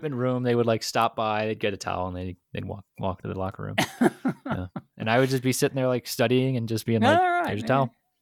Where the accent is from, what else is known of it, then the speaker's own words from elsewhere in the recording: Buffalo, New York, United States; I grew up in Buffalo, New York.